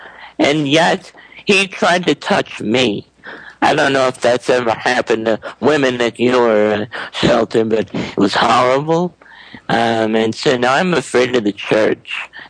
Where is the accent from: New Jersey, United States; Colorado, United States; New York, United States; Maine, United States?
New York, United States; New York City; born there; Okay, I was born in New York City.